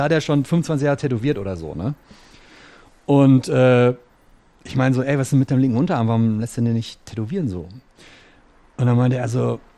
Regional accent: North Rhine-Westphalia, Germany; Und ich komme ja selber aus dem Ruhrpott oder habe damals noch im Ruhrpott gelebt

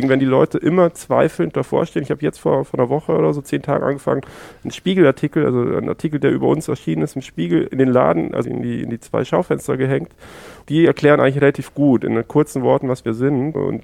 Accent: Southern Germany, Germany; Ich weiß es nicht, ich bin aus Süddeutschland.

